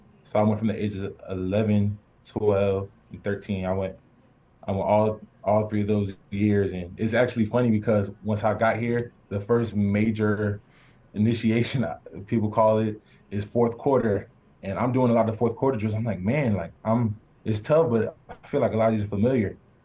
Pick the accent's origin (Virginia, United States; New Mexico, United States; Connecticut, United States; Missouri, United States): Connecticut, United States; New Haven; So I grew up in New Haven, Connecticut, born and raised. I played football in New Haven, Connecticut